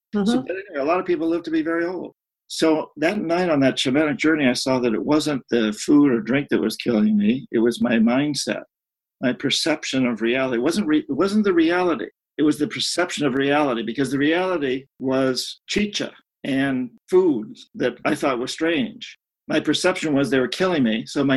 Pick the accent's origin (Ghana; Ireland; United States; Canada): United States; New England; A voice from my past, from my childhood, from growing up in New England.